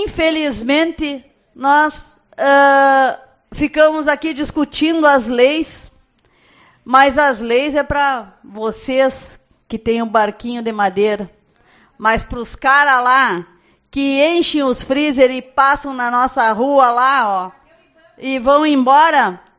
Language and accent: Portuguese; São Marcos, Brazil; eu me criei em São Marcos, então eu conheço os pescadores